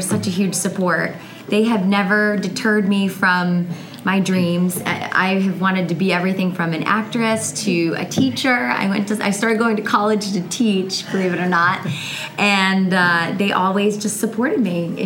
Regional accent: Massachusetts, United States; I grew up in a small area in western Massachusetts called the Berkshires.

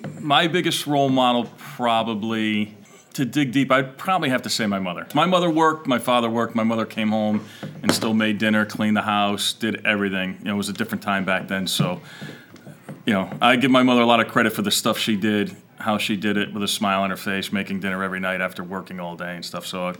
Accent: East Haven, Connecticut, United States; I grew up in East Haven, Connecticut.

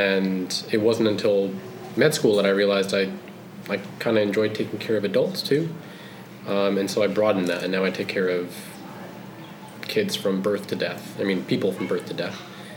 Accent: Wallingford, Connecticut, United States; So I grew up in Wallingford, actually. My family moved to Wallingford when I was like 3 years old.

